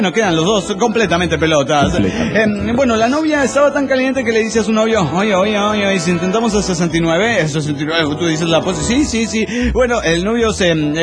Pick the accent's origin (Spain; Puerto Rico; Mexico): Mexico; Monterrey, Nuevo León; Hola, ¿qué tal, amigos? … de Monterrey, Nuevo León, México.